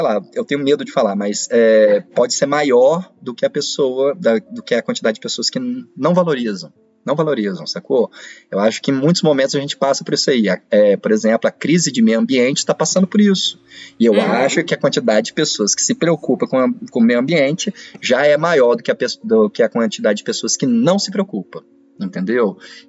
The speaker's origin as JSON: {"language": "Portuguese", "town": "Alegre", "region": "Espírito Santo", "country": "Brazil", "tie": "born there", "said": "Coloca no Alegre, que foi onde eu nasci. 40 mil pessoas, entendeu?"}